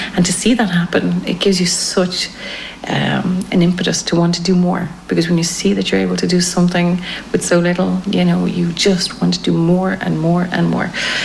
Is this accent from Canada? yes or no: no; Killiney, Leinster, Ireland; now in Moldova; I'm Irish. I'm from Killiney in Dublin. You know, but now I'm living in Hinchette in Moldova